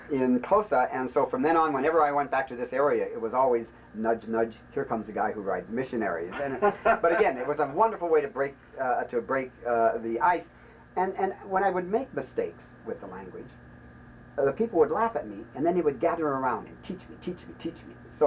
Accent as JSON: {"language": "English", "country": "United States", "said": "I was from the United States. I can't be all that bad. I was from Muhammad Ali's land."}